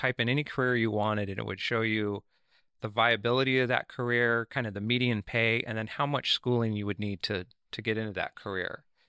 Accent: Laurelhurst, Oregon, United States; so I grew up in Laurelhurst, right by Laurelhurst Grade School, but my baseball practice was at Grant High School.

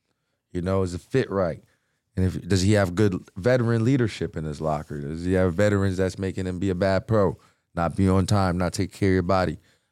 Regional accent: Lubumbashi, Haut-Katanga, DR Congo; I'm like, jeez, how does this guy know I'm from Lubumbashi?

